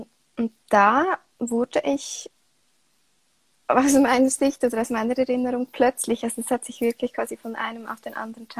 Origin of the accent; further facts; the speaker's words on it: Switzerland; Wie man hört, komme ich aus der Schweiz. Und ich bin aktuell 29 Jahre alt.